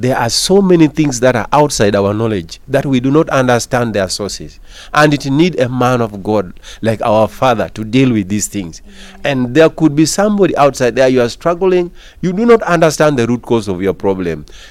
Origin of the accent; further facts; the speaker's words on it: Uganda; English is a second language; and I'm coming from Uganda.